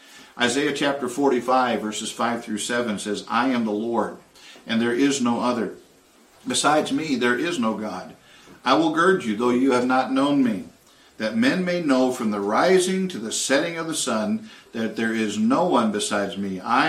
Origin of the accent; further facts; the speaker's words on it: Chicago, Illinois, United States; I'm from Chicago. I've seen people literally blown off their feet.